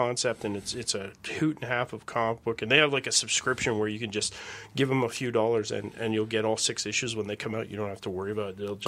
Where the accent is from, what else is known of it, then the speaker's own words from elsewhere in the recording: Ennismore, Ontario, Canada; But I'm from Ennismore, right?